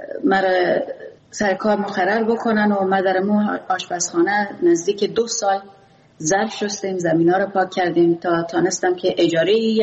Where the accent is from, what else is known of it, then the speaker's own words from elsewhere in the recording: Afghanistan; first language Pashto; ولی خب پیش آمد که اینا ما را باید به قندهار میفرستادن و جنگ میفرستادن، چون ما زبان مادریم پشتو است.